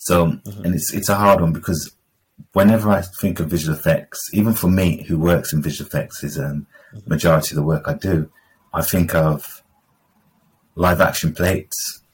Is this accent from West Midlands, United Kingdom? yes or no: yes; Birmingham, West Midlands, United Kingdom; Like I'm this black kid from Caribbean background in like Handsworth in Birmingham, in an environment where you're watching Japanese cartoons